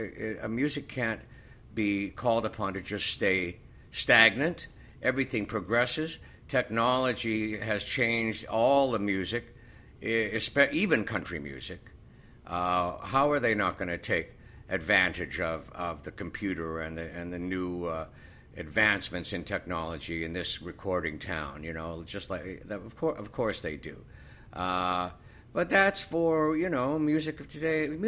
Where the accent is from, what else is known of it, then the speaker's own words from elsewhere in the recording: Canada; Country music, yeah, even up in Canada, was very big. In the afternoons, all three stations in my hometown became country stations. And so I did grow up with that sound in my head